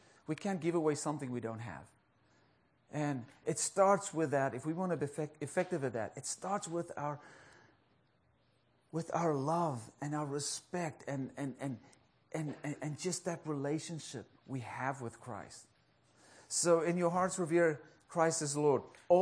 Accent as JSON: {"language": "English", "country": "South Africa", "lives_now": "United States", "said": "I'm South African. I was born there. I'm also now American citizen, so I'm African-American."}